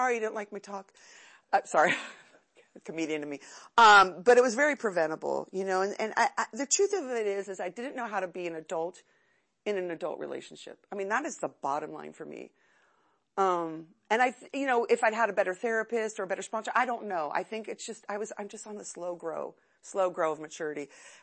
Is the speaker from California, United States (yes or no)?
yes; California, United States; we grew up in Southern California with the surfers and the skaters